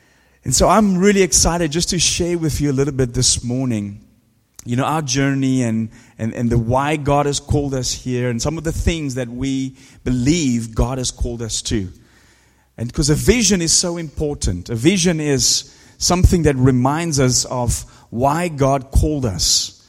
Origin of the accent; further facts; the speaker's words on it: South Africa; now in United Kingdom; Now, I'm originally from South Africa, for some of you don't know. I've been on this island now since 2001